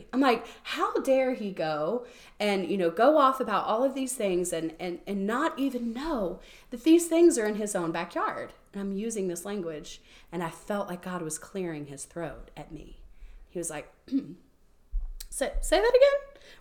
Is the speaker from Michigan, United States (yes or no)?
no; Nashville, Tennessee, United States; That there were things that reminded me of my hometown, which is Nashville, when I was there.